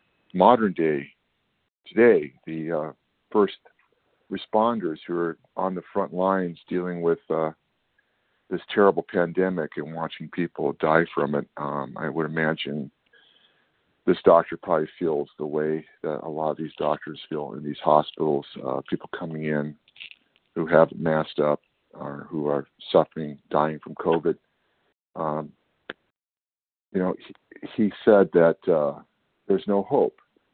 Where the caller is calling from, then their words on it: California, United States; Good morning. Yes, this is … I'm calling from California.